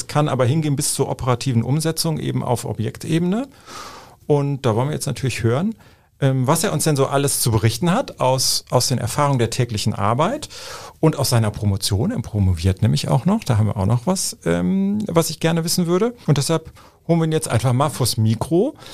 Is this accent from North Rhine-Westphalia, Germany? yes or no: yes; Cologne, North Rhine-Westphalia, Germany; Ich bin ja Rheinländer und wenn der Rheinländer, also als Kölner, ich lebe in Köln